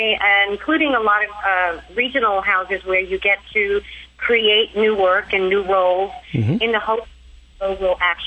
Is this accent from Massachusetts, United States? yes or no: no; Bronx, New York, United States; I'm from the Bronx, New York. I'm sure you've heard of it.